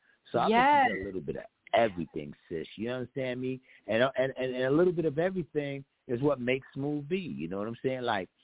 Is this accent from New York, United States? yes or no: yes; Bronx, New York, United States; I'm from Finley. Man, I lived everywhere. I was all over that joint. I was on Finley Avenue, Townsend Avenue, Webster Avenue, Marion Avenue. I lived uptown on 233rd. Man, I was all over the Bronx.